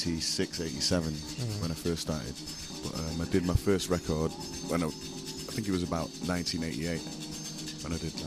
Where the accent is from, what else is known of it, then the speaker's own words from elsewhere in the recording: Manchester, North West England, United Kingdom; now in New York, United States; I'm from Manchester in England.